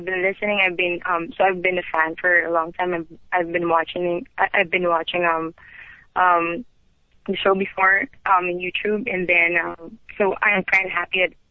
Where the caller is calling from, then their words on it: Philippines; I'm from Philippines.